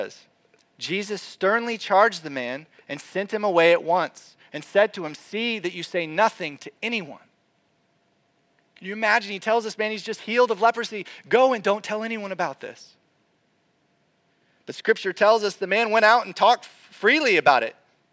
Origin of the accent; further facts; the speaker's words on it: Florida, United States; 10-minute torrential downpours that I used to experience every summer day growing up in Florida.